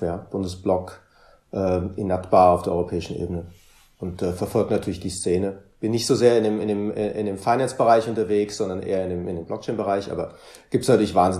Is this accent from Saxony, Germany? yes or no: no; Frankfurt, Hesse, Germany; Ja, ich komme aus Frankfurt.